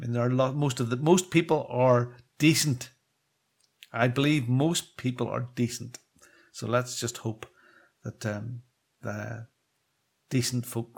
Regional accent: Northern Ireland, United Kingdom; I mean, frick me, I'm from Northern Ireland. God almighty. I mean, Catholics, Protestants kicking each other like mad. There was no coloured people here because of the troubles.

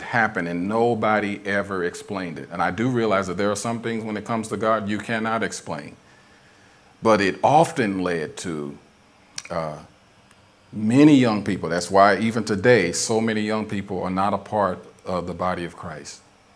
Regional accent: St. Louis, Missouri, United States; I remember growing up in St. Louis, Missouri, and sometimes there were people whose lives were out front at church.

